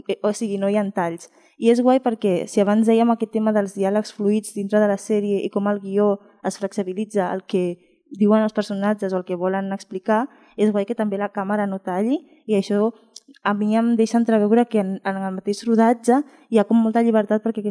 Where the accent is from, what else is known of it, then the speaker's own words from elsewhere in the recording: Dominican Republic; now in Spain; jo sóc de República Dominicana